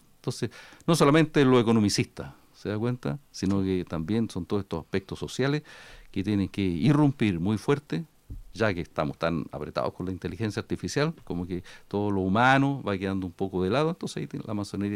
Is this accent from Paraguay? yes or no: no; Cauquenes, Maule, Chile; Yo soy de Cauquenes